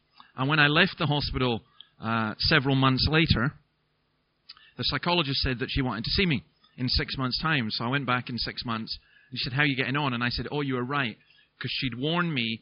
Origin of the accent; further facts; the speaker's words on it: Scotland, United Kingdom; I'm from Scotland